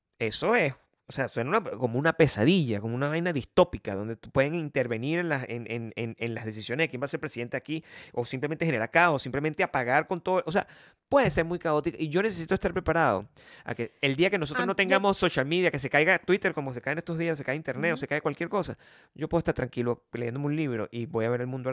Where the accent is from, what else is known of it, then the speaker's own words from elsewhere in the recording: Caracas, Capital District, Venezuela; vengo del Guarataro. Yo no puedo ni siquiera cambiar el Guarataro.